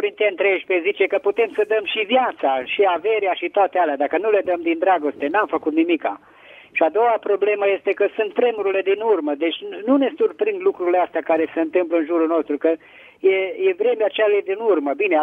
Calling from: Petroșani, Hunedoara County, Romania; din Petroșani.

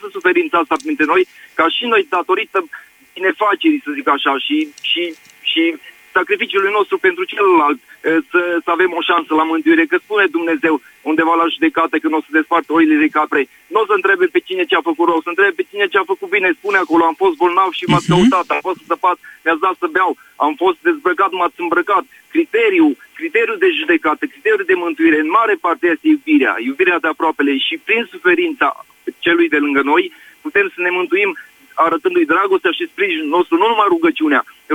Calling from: Regensburg, Bavaria, Germany; vă sunt din Regensburg, Germania.

